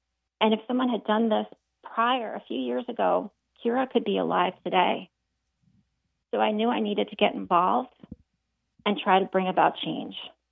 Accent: New York, United States; And from there, I really started to look at New York State, my hometown.

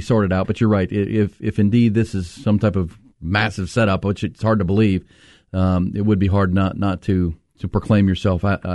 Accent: Houston, Texas, United States; Yeah, we used to do that too down when I grew up in Houston, the Cypress Creek.

